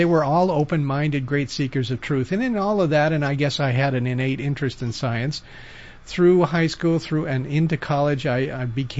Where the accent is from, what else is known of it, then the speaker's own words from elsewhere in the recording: Los Angeles, California, United States; I have been born and bred in Los Angeles, California, and I kind of was raised on the mother's milk of television.